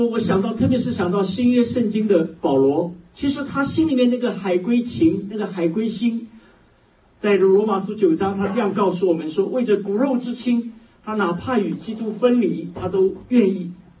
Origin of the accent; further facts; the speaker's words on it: China; now in North America; 我们是神州人，我们是华人，我们是中国人，我们也是中国的基督徒。今天我们大部分人也许家在北美，或者我们在这里求学，我们在这里工作，我们在这里安家